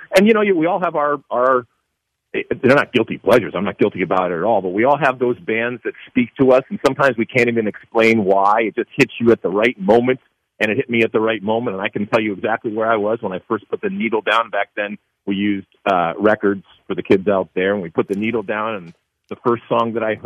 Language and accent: English; Michigan, United States; And look, I grew up in Michigan. The law is you got to play hockey